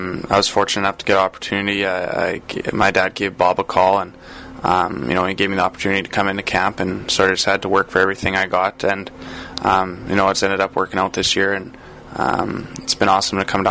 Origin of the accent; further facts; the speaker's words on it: St. Albert, Alberta, Canada; the city I grew up in St. Albert